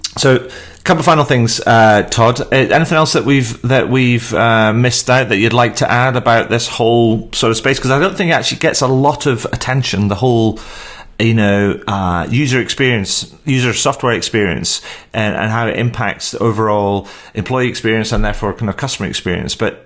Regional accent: Scotland, United Kingdom; also born or lived in Yorkshire; Because I used to live in Yorkshire, although I'm originally from Scotland, so we like things from up north.

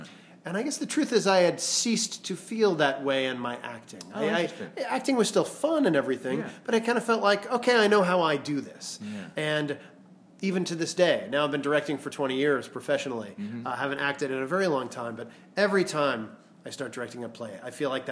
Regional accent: Vermont, United States; move back to my home state of Vermont and start a theater there.

